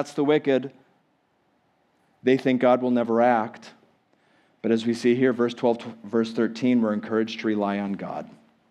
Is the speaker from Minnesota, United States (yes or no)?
yes; Minnesota, United States; I was in kindergarten, like a lot of you, and I grew up in Minnesota, and during the winter, I remember walking home. We lived out in the country.